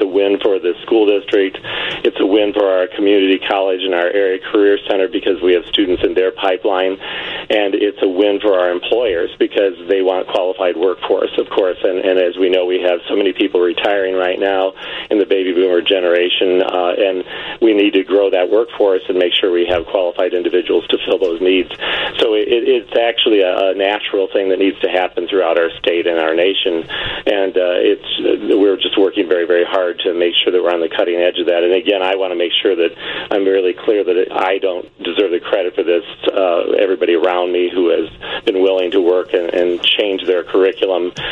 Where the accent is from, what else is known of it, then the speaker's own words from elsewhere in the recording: Amboy, Illinois, United States; I'm from Amboy, Illinois.